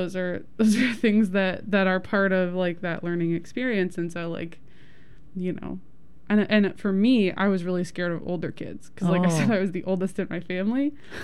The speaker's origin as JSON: {"language": "English", "region": "West Coast", "country": "United States", "tie": "born or raised there", "said": "this has always weirded me out because I grew up on the West Coast, like school starts in September"}